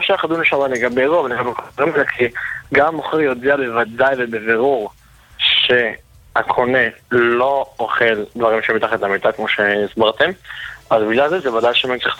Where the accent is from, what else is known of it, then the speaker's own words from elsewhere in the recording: Jerusalem, Jerusalem District, Israel; מירושלים.